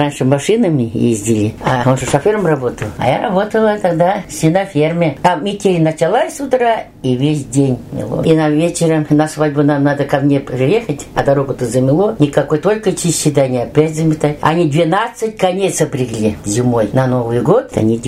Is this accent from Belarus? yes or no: no; Chuvashia, Russia; born there; Мы в Бурнасском районе, в Чувашии. Оба там родились.